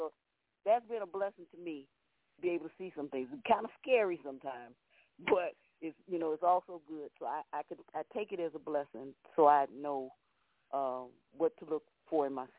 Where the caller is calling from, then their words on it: Chicago, Illinois, United States; I am calling from Chicago.